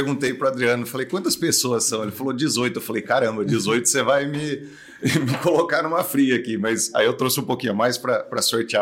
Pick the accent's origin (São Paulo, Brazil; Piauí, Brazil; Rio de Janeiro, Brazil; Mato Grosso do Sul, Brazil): São Paulo, Brazil; Porto Ferreira; eu nasci e fui criado em Porto Ferreira.